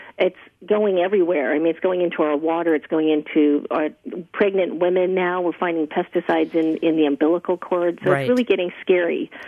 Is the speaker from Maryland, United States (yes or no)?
no; New York City, New York, United States; now in Northern California, United States; However, I am originally from New York City. I'm a Manhattanite. Grew up in an apartment building.